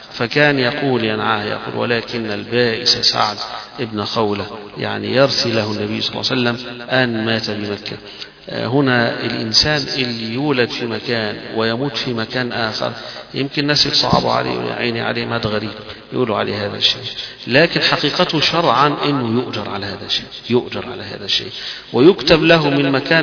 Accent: Egypt; يمكن عندنا في البيئة اللي احنا فيها كمصريين صعب

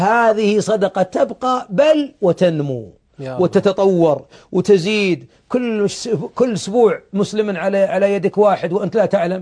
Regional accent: Riyadh, Riyadh Province, Saudi Arabia; جاء الوقف عندنا في الرياض واطلعنا عليه

